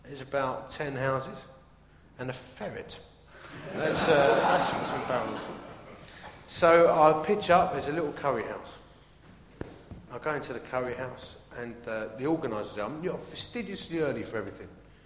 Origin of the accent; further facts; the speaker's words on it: Dagenham, London, United Kingdom; I actually come from Dagenham, and my family are all from the East End